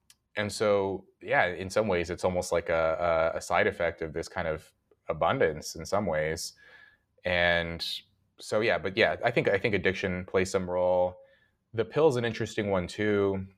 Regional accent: Red Bluff, California, United States; guys I grew up with in Red Bluff

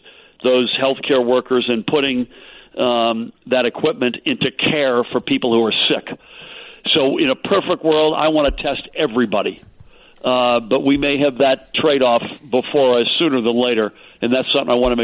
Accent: Massachusetts, United States; I was born in Boston. I grew up outside of Boston.

